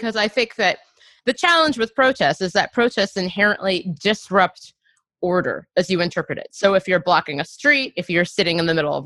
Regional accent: Cincinnati, Ohio, United States; when I was in eighth grade, it was April 2001, and I grew up in Cincinnati, Ohio

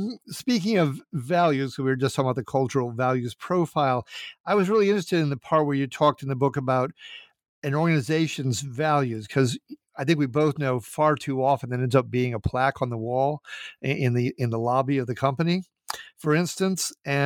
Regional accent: Minnesota, United States; my being from Minnesota, where we have this phrase, Minnesota nice

